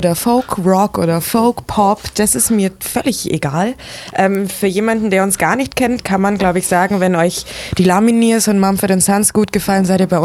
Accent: Augsburg, Bavaria, Germany; bei uns zu Hause in Augsburg

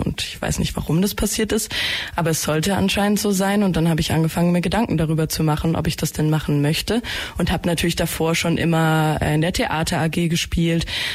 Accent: Owen, Baden-Württemberg, Germany; Nähe Stuttgart, Auen heißt der Ort, schreibt man aber mit O-W-E-N. Für die Leute, die es interessiert. Das ist eine super kleine Stadt.

